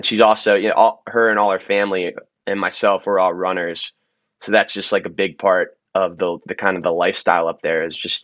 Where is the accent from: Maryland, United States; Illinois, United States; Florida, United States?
Maryland, United States; Oh, bro, I'm from Maryland, dude. Go-go is everything here.